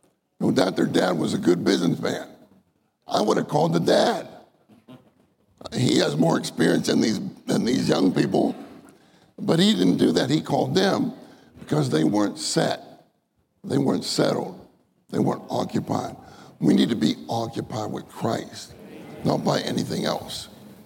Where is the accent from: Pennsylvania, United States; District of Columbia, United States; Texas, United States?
Pennsylvania, United States; I am not a Texan. I grew up in Pennsylvania.